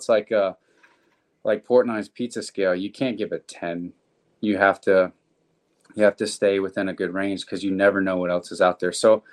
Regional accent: the South, United States; I'm sorry. I'm from the South. I know my family's from the Northeast, but I don't think we have that.

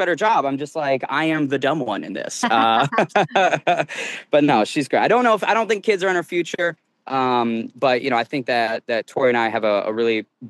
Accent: Phoenix, Arizona, United States; that's someone that's born and raised in Phoenix

